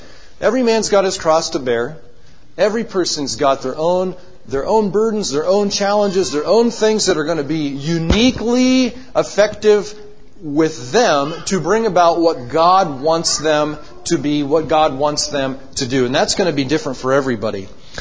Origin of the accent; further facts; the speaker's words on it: Bozeman, Montana, United States; Yes, like Brother Kevin just said, we're from Bozeman